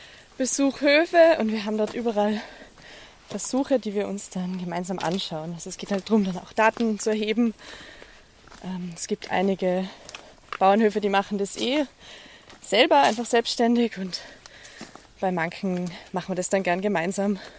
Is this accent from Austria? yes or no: yes; Kufstein, Tyrol, Austria; Ich komme aus Tirol, ja, Kufstein.